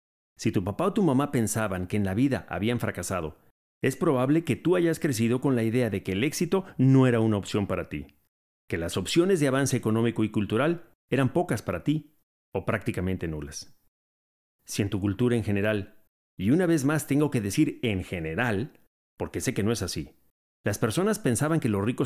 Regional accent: Mexico City, Mexico; Como mexicano y como oriundo de la Ciudad de México, puedo decir que no todos los capitalinos somos como nos pintan.

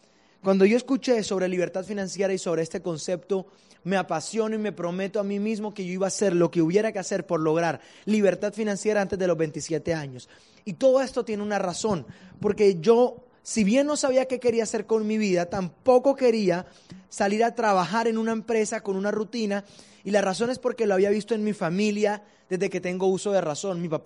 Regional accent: Barranquilla, Atlántico, Colombia; born there; Nací en Barranquilla, nada extraño

